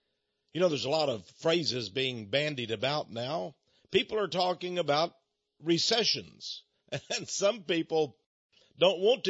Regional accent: Port Neches, Texas, United States; You see, I come from East Texas, and we had a lot of Cajun French folks back home.

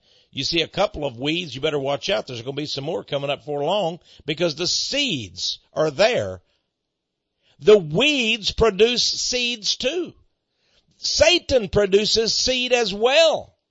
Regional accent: Texas, United States; Give it to the Texans. I'm a Texan. I want Israel.

